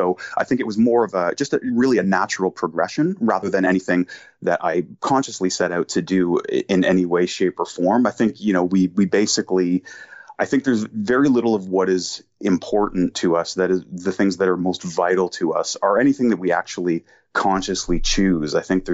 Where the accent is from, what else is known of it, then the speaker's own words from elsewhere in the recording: Canada; Well, I'm a Canadian author.